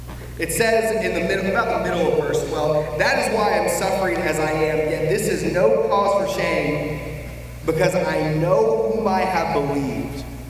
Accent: Jacksonville, Alabama, United States; I am from Jacksonville, Alabama. I grew about an hour and a half away from Tuscaloosa. Alabama football is a religion.

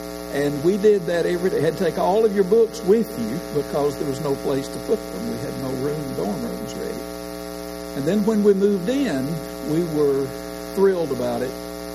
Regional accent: Paris, Tennessee, United States; James from Paris, Tennessee, who was formerly from Henderson, Tennessee, was my preacher as I was growing up in Paris

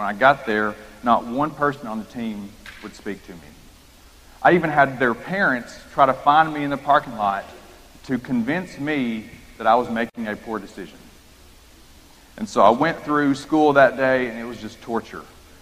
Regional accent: Kentucky, United States; But in where I grew up in Kentucky, even in the world of sports, it was even worse.

